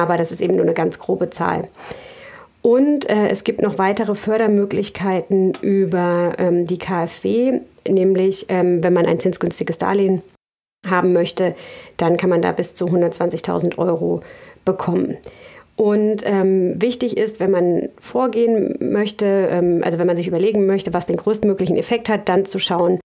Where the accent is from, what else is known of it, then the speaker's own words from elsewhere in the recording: Lübeck, Schleswig-Holstein, Germany; ich komme aus Lübeck.